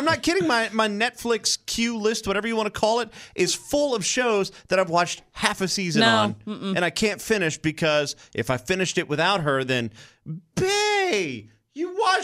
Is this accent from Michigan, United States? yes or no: no; Louisiana, United States; Here's the thing. It's a growing up in South Louisiana thing. Everything.